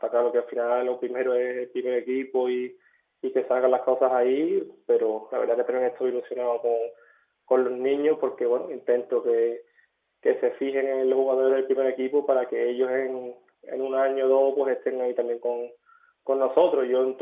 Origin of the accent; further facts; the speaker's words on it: Osuna, Andalusia, Spain; Al final también pues toda mi familia siempre ha estado ligada aquí a los Osuna Bote Club y yo poder defender ahora al equipo de mi pueblo